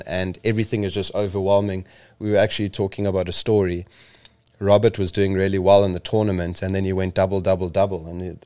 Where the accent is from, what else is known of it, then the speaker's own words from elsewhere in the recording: Eswatini; And because I'm from Swaziland, I've got an example that I'd like to share.